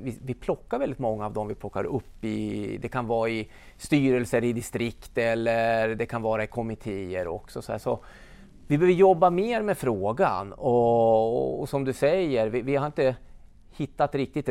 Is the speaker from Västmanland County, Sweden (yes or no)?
yes; Västerås, Västmanland County, Sweden; Jag växte upp faktiskt på området i Västerås på Viksäng.